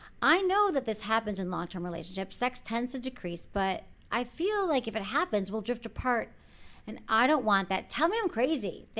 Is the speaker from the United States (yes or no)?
yes; San Francisco, California, United States; I came from San Francisco. I'm so PC.